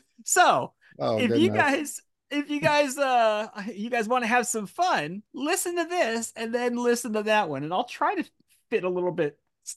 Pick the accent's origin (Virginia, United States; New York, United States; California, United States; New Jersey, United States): California, United States; Anaheim; now in Springfield, United States; However, I hail from Anaheim, California. So I'm used to good weather.